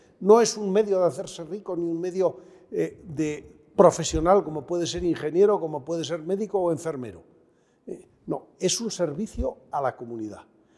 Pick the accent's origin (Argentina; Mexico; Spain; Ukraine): Spain; Zaragoza, Aragon; moved away as an adult; now in León, Spain; Un poco con la idea de marchar cerca de mi tierra a Zaragoza al cabo de X años.